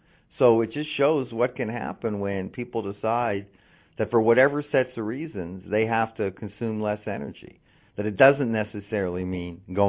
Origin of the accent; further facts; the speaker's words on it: Toronto, Ontario, Canada; Now, in Toronto, my hometown, the new mayor couldn't even live with a $65 tax on car ownership